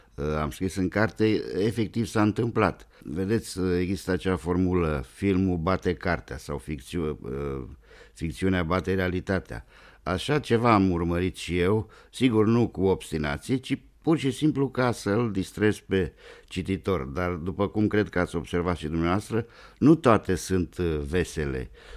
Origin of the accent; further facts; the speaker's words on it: Maramureș County, Romania; La un moment dat în satul meu din Maramureș a venit o trupă de circari